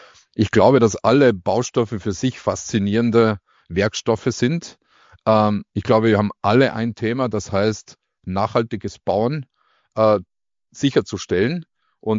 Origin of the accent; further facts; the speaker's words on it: Bavaria, Germany; born there; also born or lived in Regensburg; Ich bin gebürtiger Bayer, vielleicht um das vorab auch sprachlich noch zu untermauern, unschwer zu erkennen.